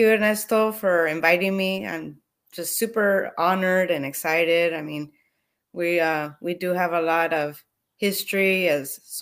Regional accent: Hollister, California, United States; also born or lived in Gilroy; Well, I was born in Gilroy, raised in Hollister, but yeah, it's, this is where I grew up.

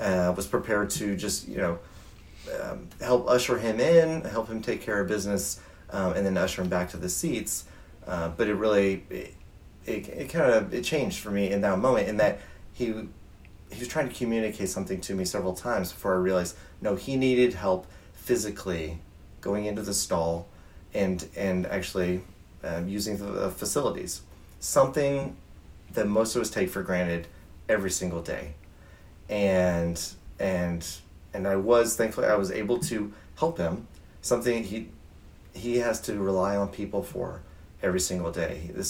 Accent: Oklahoma, United States; moved away as an adult; now in Colorado, United States; And I moved to Colorado. I grew up in Oklahoma, vacationed in Colorado growing up.

